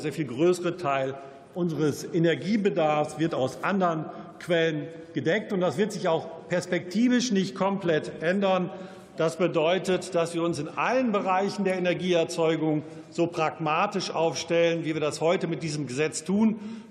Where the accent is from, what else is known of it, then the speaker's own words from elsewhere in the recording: North Rhine-Westphalia, Germany; so wie das etwa in meinem Heimatland NRW bereits der Fall ist